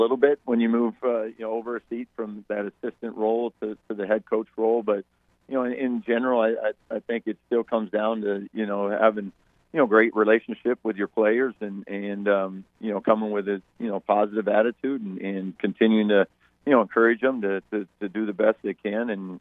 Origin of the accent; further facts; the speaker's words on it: Iowa, United States; I'm very familiar with, being a, growing up in Iowa, and I have a lot of friends and family from the area.